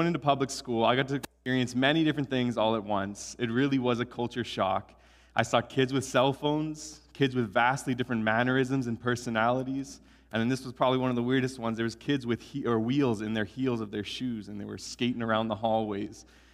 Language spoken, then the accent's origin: English; Sylvan Lake, Alberta, Canada; also born or lived in Edmonton; I was born in Edmonton, Alberta. I grew up in a small town called Sylvan Lake, if anybody's heard of Sylvan Lake. It's a beautiful, okay, I hear. It's a beautiful little town. Grew up there. I lived there for 20-some years